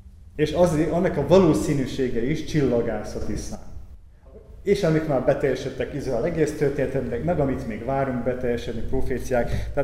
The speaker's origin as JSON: {"language": "Hungarian", "region": "Budapest", "country": "Hungary", "tie": "born there", "said": "Tehát most, ha én itt születtem Budapesten, akkor én nem tudom betölteni ezt a proféciát."}